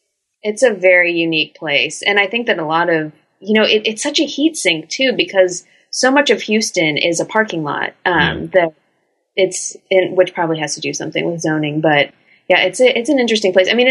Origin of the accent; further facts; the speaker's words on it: Krakow, Lesser Poland, Poland; Yeah, we're from Krakow, so we go back to Krakow fairly frequently. We still have family there.